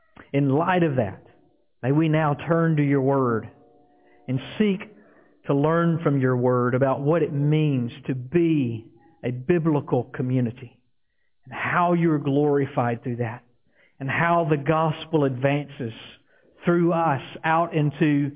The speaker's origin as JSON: {"language": "English", "town": "Tupelo", "region": "Mississippi", "country": "United States", "tie": "born or raised there", "said": "Growing up in Tupelo, the neighborhood that I lived in, I could just about tell you who lived in every house on the street we lived on."}